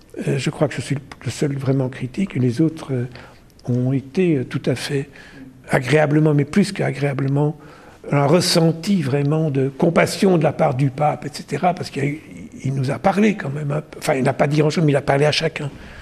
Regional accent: Brussels, Belgium; je viens de Bruxelles, donc je fréquente aussi des gens en Bruxelles

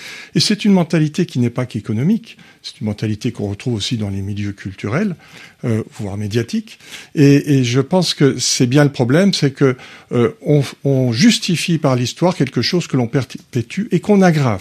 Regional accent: Montbéliard, Bourgogne-Franche-Comté, France; accent: Montbéliard; j'ai plus mon accent de Montbéliard. Mais je retourne trois jours à Montbéliard, je le retrouve.

